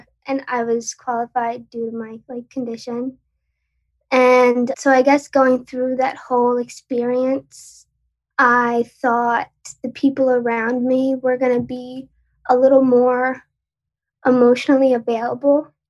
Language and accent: English; Long Island, New York, United States; So I'm from New York, Long Island. I don't know if anyone else is from there.